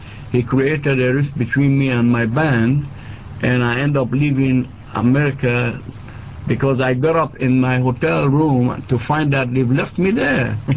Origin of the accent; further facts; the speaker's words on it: Ghana; not just restrict ourselves to doing just, high life because I'm from Ghana.